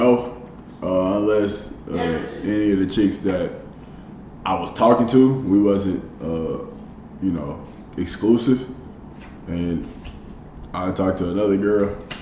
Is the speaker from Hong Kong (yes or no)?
no; Missouri City, Texas, United States; Okay, fair enough. Houston, Texas, to be more precise. Mo City.